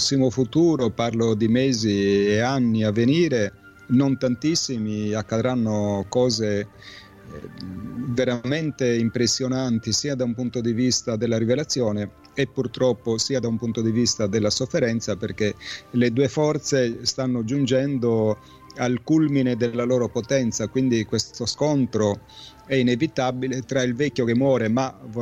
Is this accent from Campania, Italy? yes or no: no; Sardinia, Italy; ho avuto modo in Sardegna, che è la mia terra di origine, di vedere sin da bambino